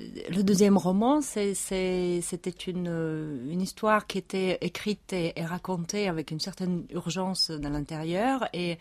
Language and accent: French; Moravia, Czechia; moved away as an adult; now in France; malgré le fait que je suis effectivement originaire de Moravie. Et c'est vrai qu'à partir de l'âge de 21, 22 ans, j'ai vécu en France